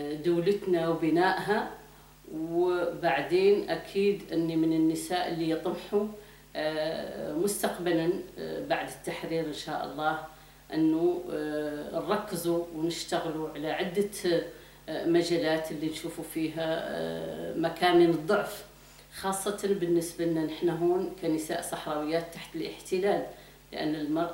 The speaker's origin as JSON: {"language": "Arabic", "country": "Morocco", "tie": "born there", "said": "عرفتنا بانتمائنا بحكم أنني خلقت في المغرب"}